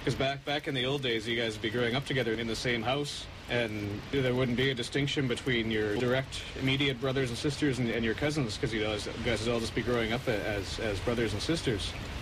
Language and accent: English; British Columbia, Canada; sometimes people will say I'm from Comox or Sliamon, or generally I spend most of my life growing up on the Qualicum First Nation Res, which sits along the Big Qualicum River, where we are currently residing.